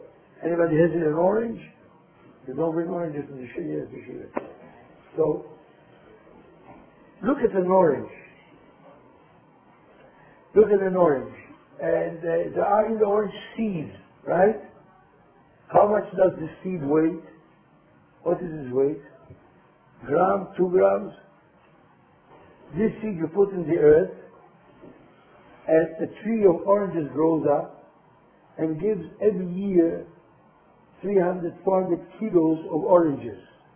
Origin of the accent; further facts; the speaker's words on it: Israel; You have to know that we grew up in Eretz Israel on a program that was initiated, that was programmed to oikel uns von Teuer.